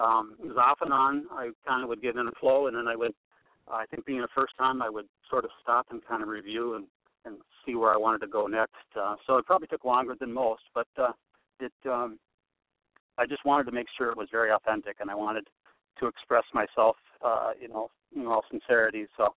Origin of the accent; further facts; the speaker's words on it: Wisconsin, United States; I'm a Wisconsinite. No? I'm up in northern Wisconsin.